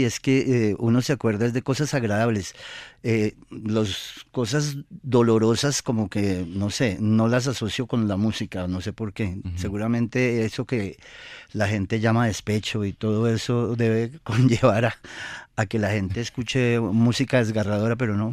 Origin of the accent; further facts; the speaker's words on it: Ubaté, Cundinamarca, Colombia; born there; De hecho, yo nací en Ubaté, pero cuando ellos ya vivían aquí en Bogotá